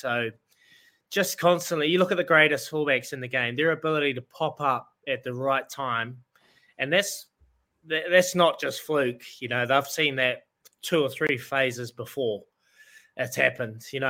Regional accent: New Zealand; I wanted to finish my career here and, you know, stay as a New Zealander playing solely in New Zealand.

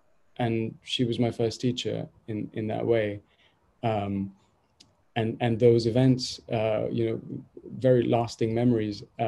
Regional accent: Mumbai, Maharashtra, India; as a kid, I grew up in Mumbai

